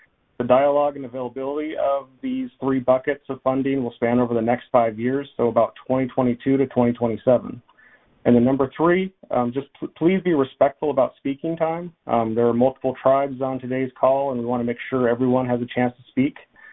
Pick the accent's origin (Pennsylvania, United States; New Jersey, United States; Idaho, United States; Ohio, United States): Idaho, United States; I'm Nimipu, an Nez Perce tribal member. I grew up in Idaho